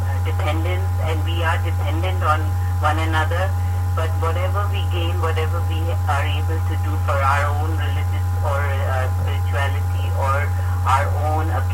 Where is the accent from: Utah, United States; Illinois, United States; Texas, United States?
Illinois, United States; Bloomington; I'm from Bloomington, Illinois.